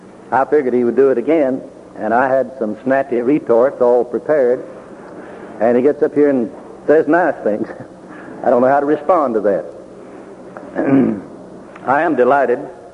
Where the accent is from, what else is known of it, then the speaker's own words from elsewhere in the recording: United States; You know, as American people, we don't much like the idea of being told what we have to do.